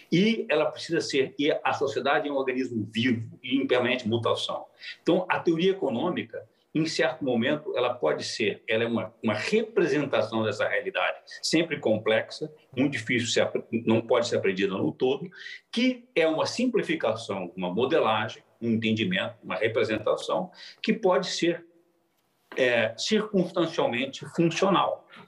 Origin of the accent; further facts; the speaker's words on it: Rio de Janeiro, Brazil; é o Rio de Janeiro, e é o estado, o meu estado, onde eu nasci, onde eu cresci, onde eu vivi grande parte da minha vida